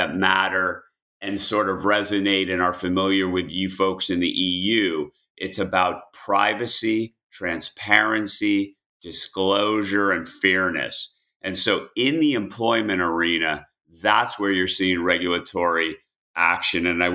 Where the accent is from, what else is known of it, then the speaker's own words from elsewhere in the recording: California, United States; And of course, my home state, California, regulates everything.